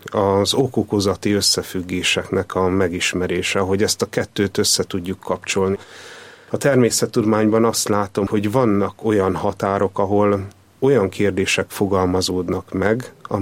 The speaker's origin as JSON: {"language": "Hungarian", "town": "Kecskemét", "region": "Bács-Kiskun", "country": "Hungary", "tie": "born or raised there", "said": "1975-ben születtem, és Kecskeméten nőttem fel. A kecskeméti református gyülekezetbe jártam. Nagyapám református lelkész volt, és a szüleim is hitben neveltek."}